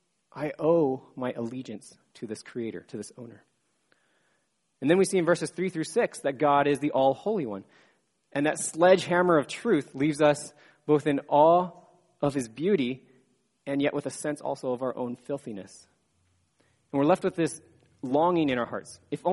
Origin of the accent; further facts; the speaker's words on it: Sacramento, California, United States; And my hometown of Sacramento had a parade like this a few years ago.